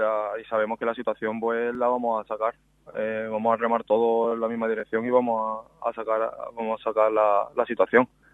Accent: Málaga, Andalusia, Spain; Yo soy malagueño

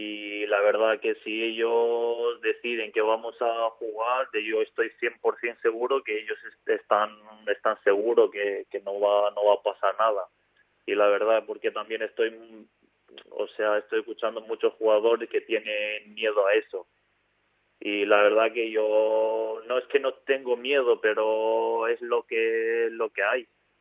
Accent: Albania; Spanish is a second language; now in Spain; tengo familia aquí, tengo familia ahí en Albania y la verdad que me preocupo muchísimo

